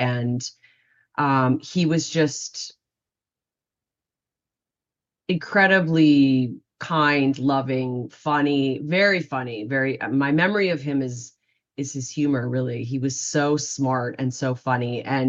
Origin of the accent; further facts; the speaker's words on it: Canada; I remember he got a real kick out of me being Canadian.